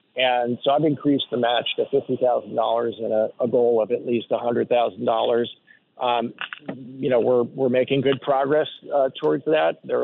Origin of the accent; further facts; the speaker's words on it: New Jersey, United States; also born or lived in Minnesota; I grew up in New Jersey after leaving Minnesota.